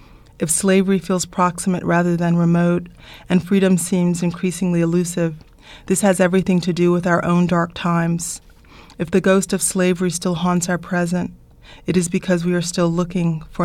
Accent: Brooklyn, New York, United States; You know, I'm a New Yorker. I was born in Brooklyn. I'm not culturally African at all.

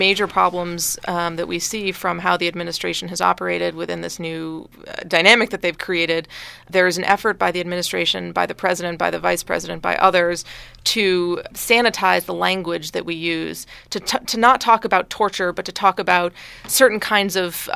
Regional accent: Boston, Massachusetts, United States; I'm from Boston originally.

